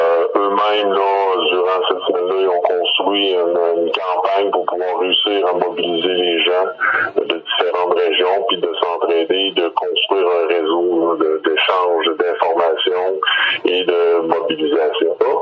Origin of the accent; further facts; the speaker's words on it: Sorel-Tracy, Quebec, Canada; Moi, je viens du Québec. Je suis de la région de Sorel-Tracy.